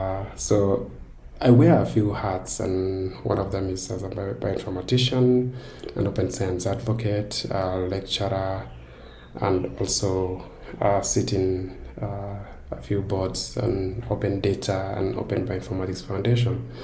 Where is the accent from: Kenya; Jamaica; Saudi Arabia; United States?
Kenya; when I came back to from South Africa back to Kenya to be involved in teaching and research